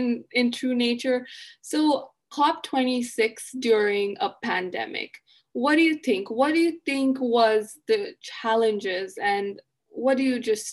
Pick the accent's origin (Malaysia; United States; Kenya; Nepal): Nepal; we are from Nepal.